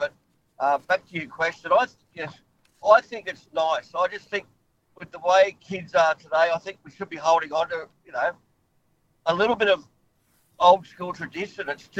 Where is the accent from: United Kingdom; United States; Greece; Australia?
Australia; I mean, me being an Aussie and experience and going through having all the Greeks there